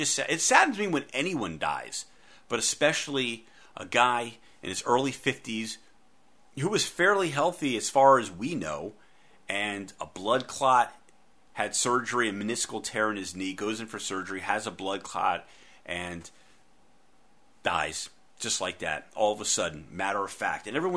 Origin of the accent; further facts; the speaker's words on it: East Coast, United States; Even though I grew up on the East Coast, watched a lot of Blazers